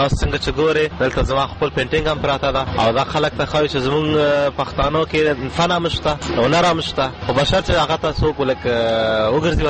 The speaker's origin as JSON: {"language": "Pashto", "country": "Afghanistan", "said": "او زه بیسیکلی د افغانستان یم"}